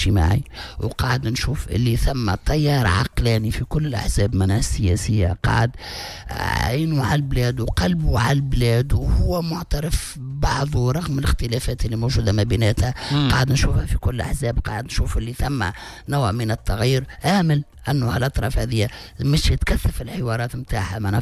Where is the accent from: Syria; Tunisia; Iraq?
Tunisia